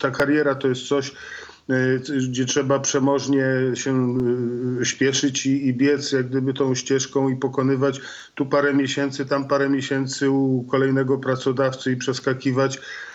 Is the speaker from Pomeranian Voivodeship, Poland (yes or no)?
yes; Pomeranian Voivodeship, Poland; zwłaszcza u nas na Kaszubach, to doskonale o tym wiemy